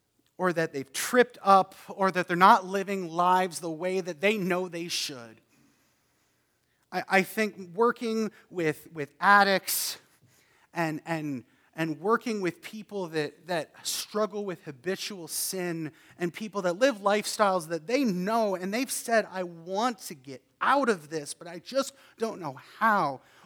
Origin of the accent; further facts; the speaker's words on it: Canada; because I'm Canadian and it means something different in Canada